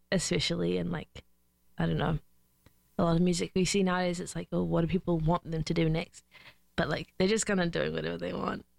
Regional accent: Wellington, New Zealand; I'm from Wellington in New Zealand

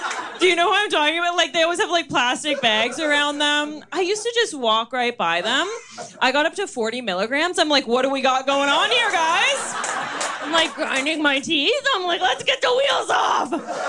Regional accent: Oshawa, Ontario, Canada; Okay, I am from Oshawa. Yeah, I'm white trash. But 35, no overdoses.

